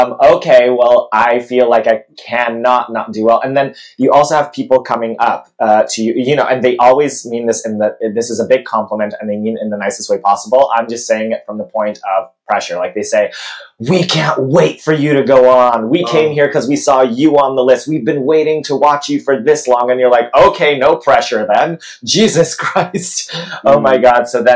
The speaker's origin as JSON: {"language": "English", "country": "Poland", "second_language": "English", "moved": "yes", "said": "nobody besides my home country knew who the hell I was, you know? So it was like, if this guy who flew over from Poland, like, if he does very well, like, well done for him."}